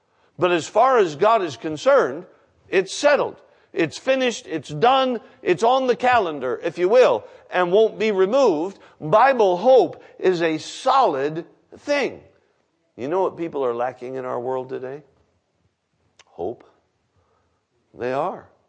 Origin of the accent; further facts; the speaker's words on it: Alaska, United States; I'm from Alaska. You know that. Spent all my life in Alaska. We'd fly into the villages, Eskimo villages, Indian villages, and have services.